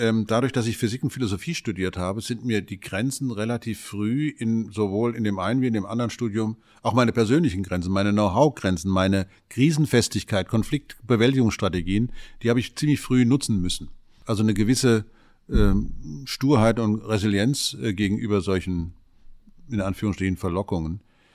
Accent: Hesse, Germany; Also ich komme aus Oberhessen

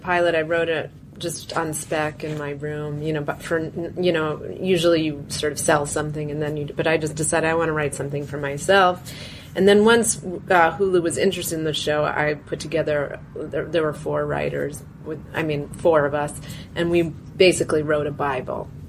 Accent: Woodstock, New York, United States; I grew up in Woodstock, New York, like in the 70s, 80s, which was like hotbed of countercultural social utopian experiments.

